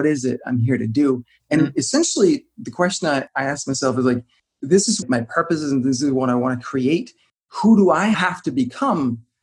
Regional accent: Denmark; I'm from Denmark. So it was over in Denmark.

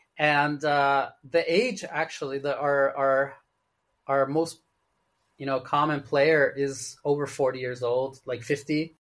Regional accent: California, United States; also born or lived in China; Well, I'm from Southern California.

